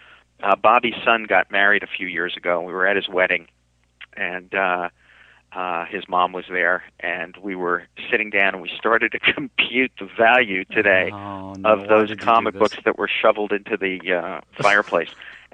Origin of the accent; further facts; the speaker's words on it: New Jersey, United States; That's quite all right. I'm from New Jersey. I have people who take care of this.